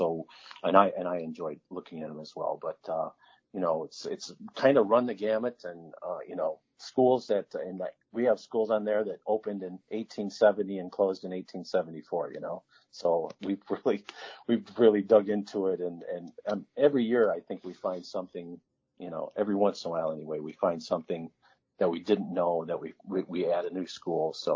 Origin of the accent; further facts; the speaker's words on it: Mineral, United States; I grew up in Mineral, so I get it.